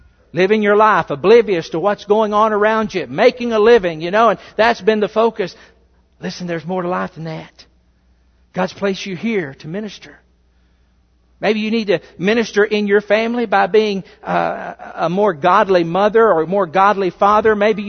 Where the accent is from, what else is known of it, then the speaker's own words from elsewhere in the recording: Russellville, Arkansas, United States; Listen, I said my hometown is Russellville, Arkansas, and it is.